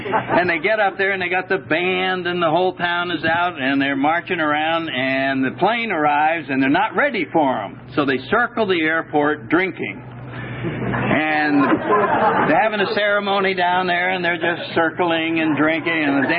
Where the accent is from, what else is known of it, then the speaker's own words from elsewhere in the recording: Vermont, United States; We're from Vermont, which isn't very far away from here.